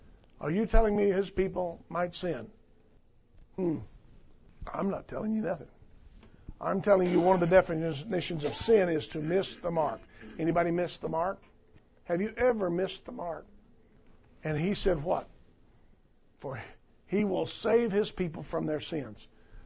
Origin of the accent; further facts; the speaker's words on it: Texas, United States; You know, I'm from South Texas.